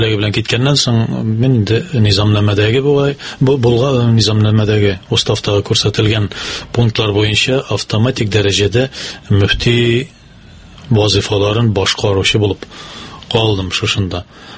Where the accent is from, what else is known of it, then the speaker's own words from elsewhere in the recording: Oly Tarkhan, Tatarstan, Russia; born there; Мен иң беренче үзем туым белән Тәтеш районыннан Олы Тархан дип аталган авылдан